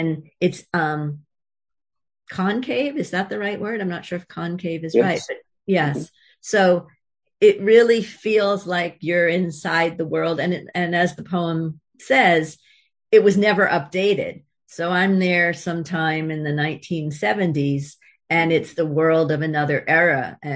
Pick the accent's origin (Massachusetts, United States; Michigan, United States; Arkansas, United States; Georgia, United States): Massachusetts, United States; Boston; Well, I'm from Boston, and we always just called it the Maparium.